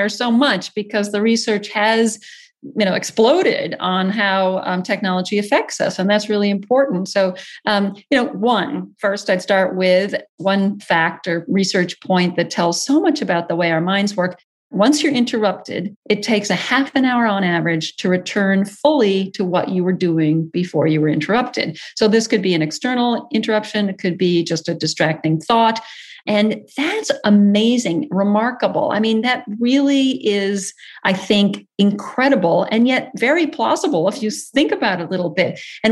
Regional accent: Massachusetts, United States; I was always very interested in the world beyond the small town where I grew up in Massachusetts.

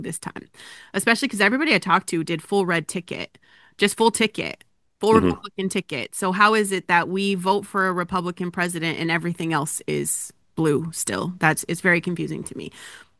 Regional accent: Colorado, United States; Common sense is gone in my home state. It's heartbreaking.

